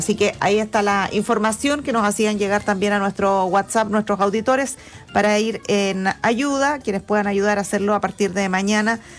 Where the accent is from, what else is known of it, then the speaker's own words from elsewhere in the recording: Chile; Nosotros como chilenos